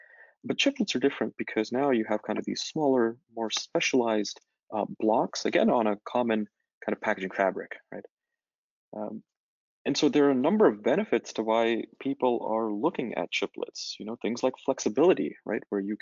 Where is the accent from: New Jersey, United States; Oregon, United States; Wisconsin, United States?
Oregon, United States; Corvallis; He was a professor at Oregon State for a number of years, and that's where I grew up in Corvallis, Oregon.